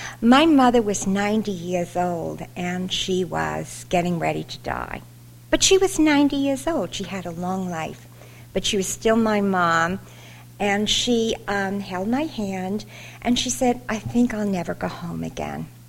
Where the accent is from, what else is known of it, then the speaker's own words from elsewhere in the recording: Hollis, New York, United States; where we grew up in Hollis.